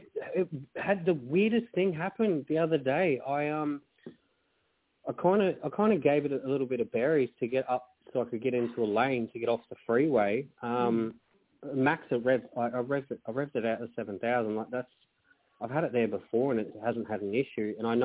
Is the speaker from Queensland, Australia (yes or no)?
yes; Queensland, Australia; I'm a Queenslander, fucking public holiday.